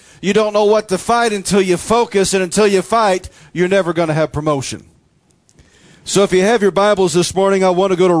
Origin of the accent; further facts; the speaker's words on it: United States; Anytime, since we are Americans, anytime that we go anywhere in the world, well, what are you? I'm an American.